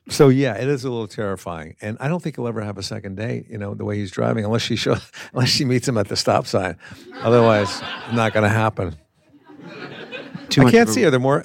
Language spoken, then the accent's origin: English; East Coast, United States; now in San Diego, United States; so I moved to San Diego because I wanted to check that out. I came from the East Coast.